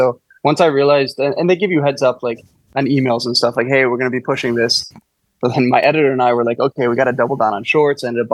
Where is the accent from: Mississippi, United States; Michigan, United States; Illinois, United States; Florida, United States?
Illinois, United States; Chicago; I actually played soccer growing up all the way, well, through college, but in Chicago, I played on the Fire Academy